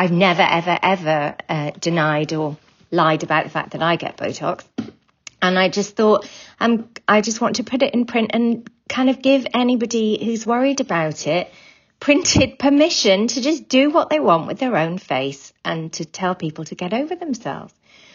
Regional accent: Wales, United Kingdom; I'm from Wales.

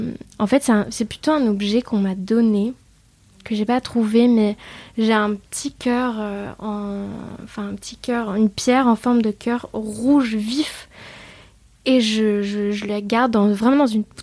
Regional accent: Vietnam; dû à mon enfance au Vietnam

